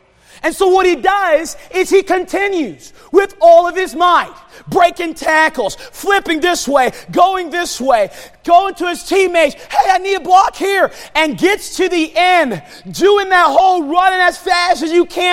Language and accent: English; North Carolina, United States; Like, growing up, I'm from North Carolina, I said, it was basketball. That's what you did.